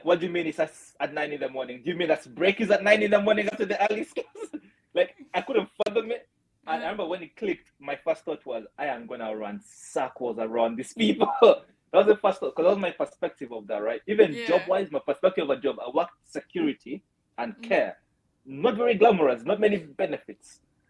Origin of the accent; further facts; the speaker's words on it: Uganda; My experience, because I came from Uganda, right?